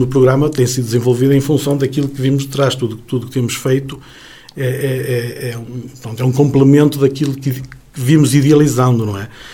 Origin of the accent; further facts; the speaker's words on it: Santa Marta, Portugal; eu não sou nativo, eu sou originário de Santa Marta, já estou há mais tempo a morar em PR, estou há 31 anos a morar em PR, e sinto-me de PR de alma e coração.